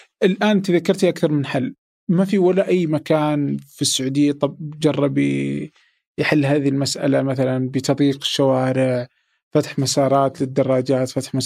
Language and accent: Arabic; Saudi Arabia; إذا كانوا زمان عندنا في السعودية يعني عايشين بهذا السوء